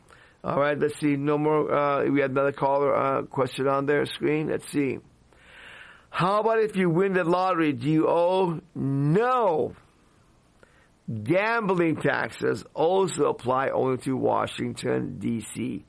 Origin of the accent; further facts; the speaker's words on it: Iran; now in United States; I came from Iran, where we had no freedoms there, to land of the free, home of the brave.